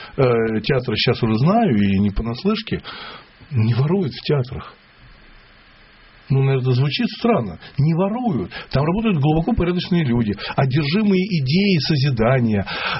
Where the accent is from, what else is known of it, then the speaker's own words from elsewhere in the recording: Moscow, Russia; но я москвич, да, ну, я православный человек